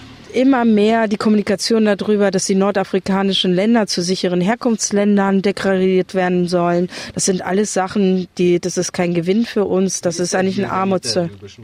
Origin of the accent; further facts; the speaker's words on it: West Germany, Germany; Aber ich bin auch ein Wessi.